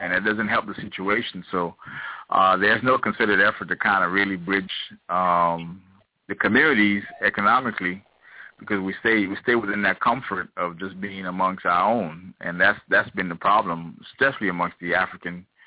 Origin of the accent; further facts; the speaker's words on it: Bahamas; born there; accent: Bahamian; But me, I was born in Bahamas, and I never been to Haiti, but my parents are Haitian, so I still spoke Creole, but I had a Bahamian accent